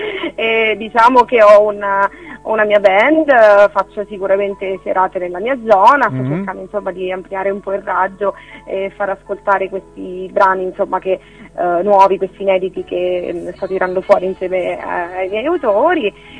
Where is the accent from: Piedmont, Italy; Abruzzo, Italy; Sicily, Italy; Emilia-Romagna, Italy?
Abruzzo, Italy; Io sono della provincia di Teramo, quindi sono abruzzese e sto nella parte un po' più alta, verso, insomma, confine con le Marche.